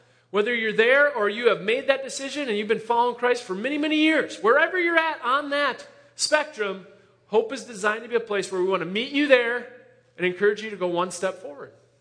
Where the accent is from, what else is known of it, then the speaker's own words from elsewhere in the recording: Shoreview, Minnesota, United States; I grew up in Shoreview, Minnesota. Went to Moundsview High School. Mustangs forever.